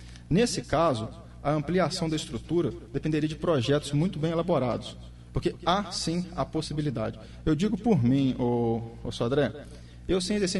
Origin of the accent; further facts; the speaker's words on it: Ubá, Minas Gerais, Brazil; eu sou natural de Ubá, eu vivi aqui o tempo inteiro da minha vida, meus pais são daqui, e saí para estudar.